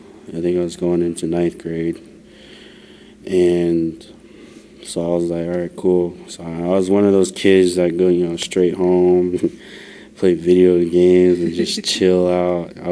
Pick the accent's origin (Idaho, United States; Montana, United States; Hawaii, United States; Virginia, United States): Idaho, United States; Lapwai; I'm Nespers, I'm from Lapway, Idaho. Growing up, you know, I grew up in a domestic violent home.